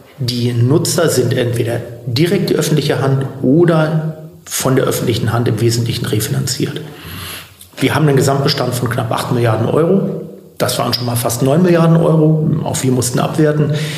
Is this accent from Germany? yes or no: yes; Berlin, Germany; born there; Das bedauere ich als gebürtiger Berliner natürlich sehr.